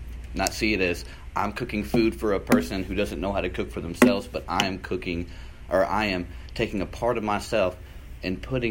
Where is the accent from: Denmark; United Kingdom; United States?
United States; Louisville, Kentucky; I am from Louisville, Kentucky, which is, if y'all don't know, the most northern part of Kentucky that is worth going to. It's where they hold the Kentucky Derby, stuff like that.